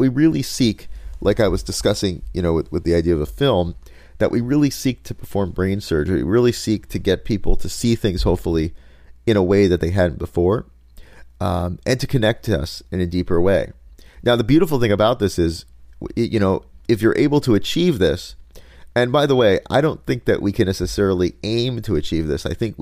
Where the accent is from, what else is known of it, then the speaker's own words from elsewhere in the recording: Lakewood, New Jersey, United States; And where I grew up in the Lakewood, New Jersey, you know, if you just drive down the street, you will see in the window just, you know, menorah after menorah after menorah.